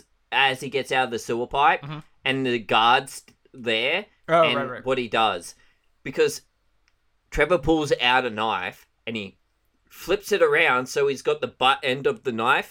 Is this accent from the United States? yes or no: no; Australia; I am Australian. I have lived in a fairly rural place when I was younger. My granddad did own a farm.